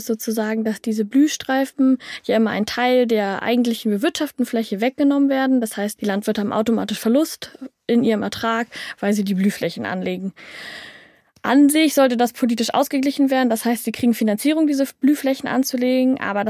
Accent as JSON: {"language": "German", "region": "Berlin", "country": "Germany", "said": "ich komme ja aus Berlin"}